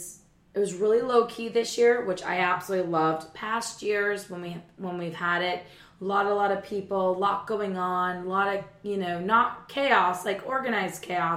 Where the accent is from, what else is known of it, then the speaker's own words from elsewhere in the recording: Canada; We're both from Canada, that's what we do.